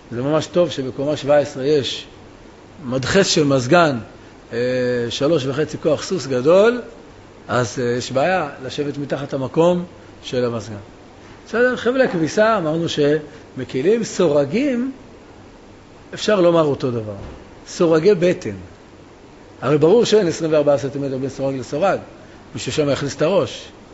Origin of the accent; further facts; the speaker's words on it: Jerusalem, Jerusalem District, Israel; אני ראיתי את זה בשכונת הבוחרים שגדלנו שם